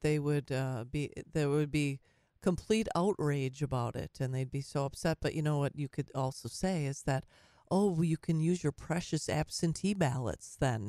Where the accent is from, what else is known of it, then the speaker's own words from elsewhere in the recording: United States; And as an American citizen, I have that right to do that.